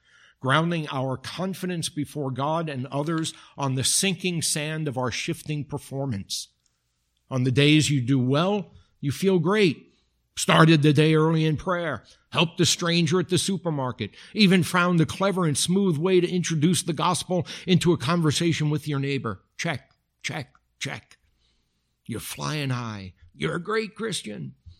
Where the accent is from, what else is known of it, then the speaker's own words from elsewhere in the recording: New York City, New York, United States; I am from the Bronx. You know what they say, right? The Bronx, no thongs.